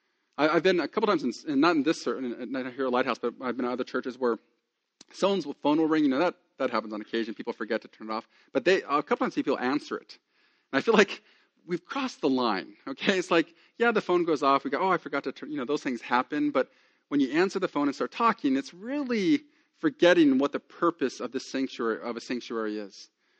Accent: California, United States; Okay, I'm from Southern California, so an acre means absolutely nothing to me.

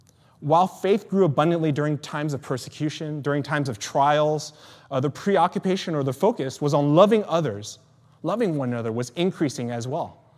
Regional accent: Sacramento, California, United States; This idea of growth reminded me as a kid in my hometown in Sacramento.

